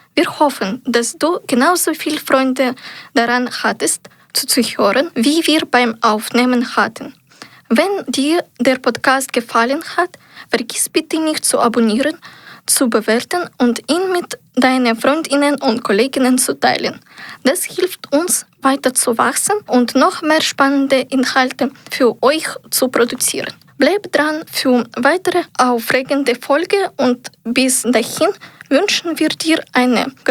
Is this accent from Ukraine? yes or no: yes; Ukraine; moved away as an adult; now in Hamburg, Germany; Ich komme aus der Ukraine. Ich bin 20 Jahre alt. Ich lebe seit 1,5 Jahren mit meiner Mutter und meiner Schwester in Hamburg.